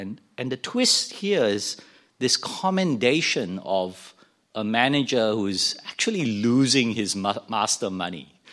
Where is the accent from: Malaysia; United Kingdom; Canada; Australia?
Malaysia; one of the earliest memories I have growing up in Malaysia